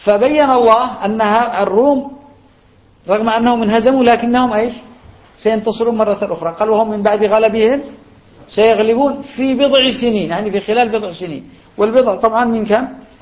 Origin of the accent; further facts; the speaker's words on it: Yemen; يعني أنا أذكر عندنا في اليمن وصلنا إلى 40 حزب يمكن في بلد واحد، هذا اليمن بلد واحد